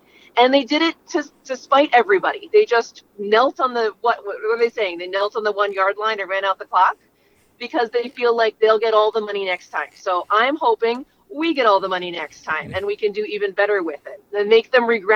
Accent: East Coast, United States; moved away; I mean, I grew up on the East Coast. I was not part of a hunting family.

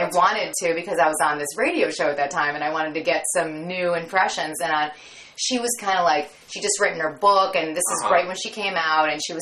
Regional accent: Michigan, United States; So I'm from Michigan, and so it's kind of like, I'm sure you can hear, like my voice is kind of like that, my mom and dad. And, I mean, I still talk like

